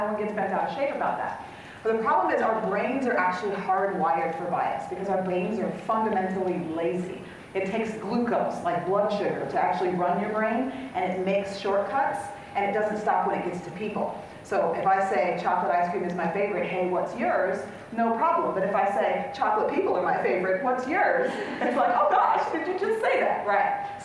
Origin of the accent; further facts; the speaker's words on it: El Paso, Texas, United States; born there; first language es; English is a second language; I was born in El Paso, Texas. I spoke Spanish first, not because I'm like Hispanic or Latinx, right, or Latina.